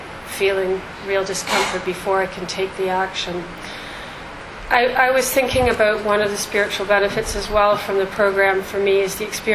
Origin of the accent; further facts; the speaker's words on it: Canada; But this is the first, and I'm Canadian, and we've always taken a real interest in American politics